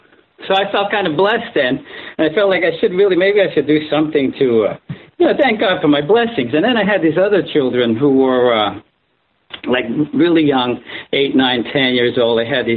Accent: Brooklyn, New York, United States; born there; Well, yeah, you know, I was born in Brooklyn. I went to a parochial school.

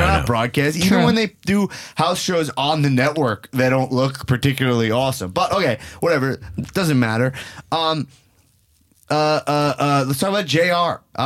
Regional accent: New York, United States; We're from New York. The same place.

